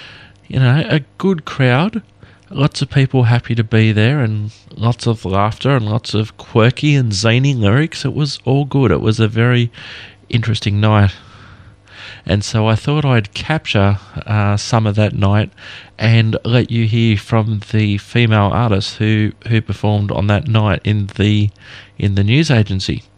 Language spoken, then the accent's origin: English; Sydney, New South Wales, Australia; G'day Australian music fans … from Sydney, Australia